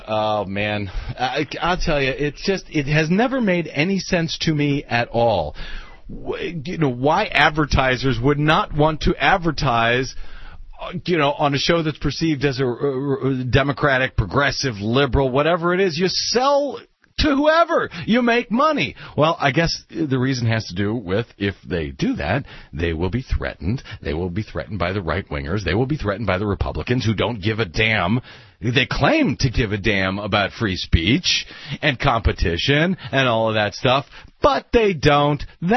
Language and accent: English; St. Louis, Missouri, United States; I'm from St. Louis, Missouri, originally.